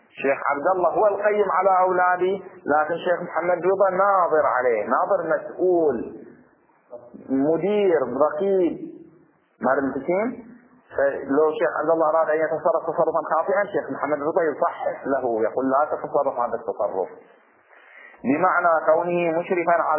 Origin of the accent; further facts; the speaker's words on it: Abu Saiba, Bahrain; ودفن في قريتنا قرية أبو صيدا، ولا زال قبره موجود